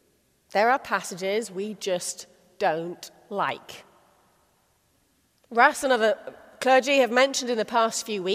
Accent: Oxford, South East England, United Kingdom; the church I grew up in Oxford

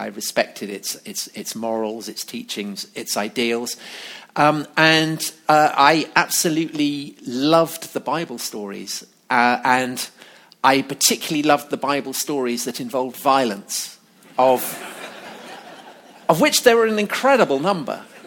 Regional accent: England, United Kingdom; I am not American. I come from England. And this is the church that I went to. It's in a village called Broadchalk outside Salisbury, which has England's highest spire.

